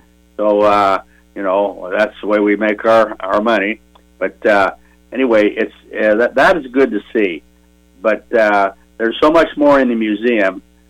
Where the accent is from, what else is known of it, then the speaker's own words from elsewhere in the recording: Lafayette, United States; I grew up in the North End in Lafayette. If you were a North Ender, you're part of the railroad community.